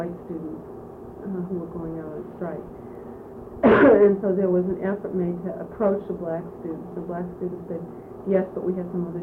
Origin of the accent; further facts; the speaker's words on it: Boston, Massachusetts, United States; I was from the Boston area, and the Boston schools were very segregated, and I lived in a suburb of Boston that was almost exclusively white